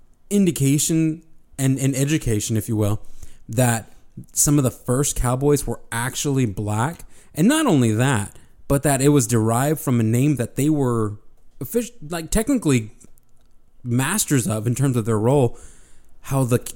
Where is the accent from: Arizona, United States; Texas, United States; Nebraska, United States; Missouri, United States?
Texas, United States; I must have missed that course, because, and I'm from Texas.